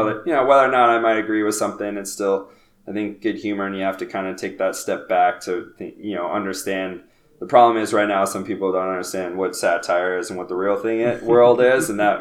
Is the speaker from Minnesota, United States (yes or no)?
no; Colorado, United States; growing up in Colorado, I saw him a lot.